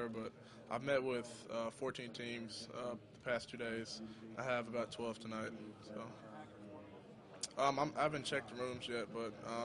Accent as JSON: {"language": "English", "town": "Dallas", "region": "Texas", "country": "United States", "tie": "born or raised there", "said": "all my family's in Dallas, and just to have the, you know, draft in my hometown"}